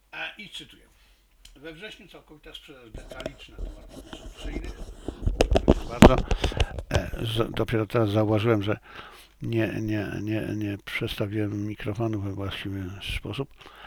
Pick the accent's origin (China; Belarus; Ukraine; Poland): China; jako że jestem Chińczykiem, więc dla mnie to jest naturalne